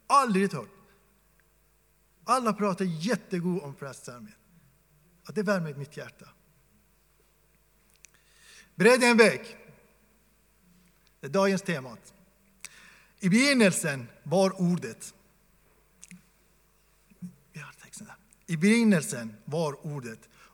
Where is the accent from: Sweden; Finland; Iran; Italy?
Iran; Vi i Iran, jag är från Iran, vi firar den längsta natten